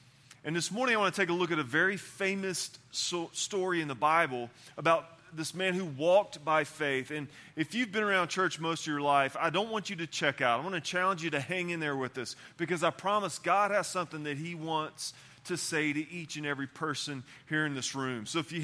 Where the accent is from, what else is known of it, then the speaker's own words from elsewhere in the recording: Southern US, United States; I'm from the South. I'm a country boy, but I don't like country directions.